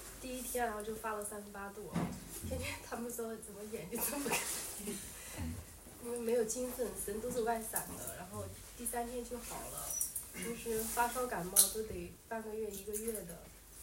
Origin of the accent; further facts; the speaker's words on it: Anhui, China; 我家是安徽的